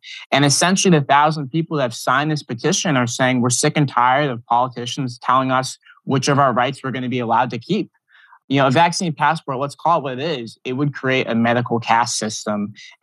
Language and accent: English; New Hampshire, United States; I grew up in New Hampshire. I was lucky enough to be born there.